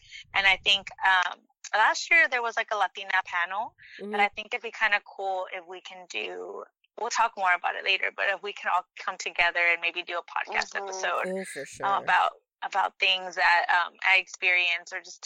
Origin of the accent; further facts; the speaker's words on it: Austin, Texas, United States; I mean, as a native, or I guess now I'm native to Austin, is my hometown.